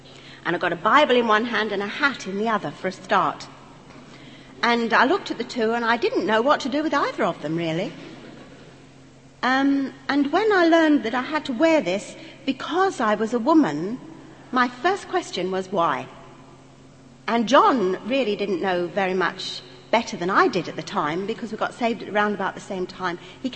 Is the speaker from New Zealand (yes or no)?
no; London, United Kingdom; In my language, because I'm an East Ender, you see. You might need to say it with another accent, but I come from the East End of London.